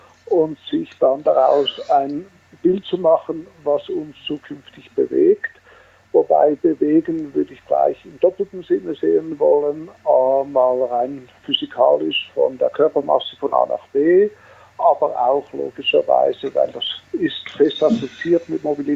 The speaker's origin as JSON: {"language": "German", "country": "Switzerland", "said": "Wie man hört, bin ich Schweizer"}